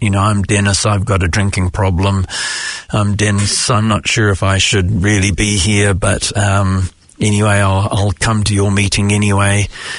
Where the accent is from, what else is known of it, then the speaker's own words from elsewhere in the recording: New Zealand; moved away as an adult; also born or lived in Australia / Hong Kong; I grew up in New Zealand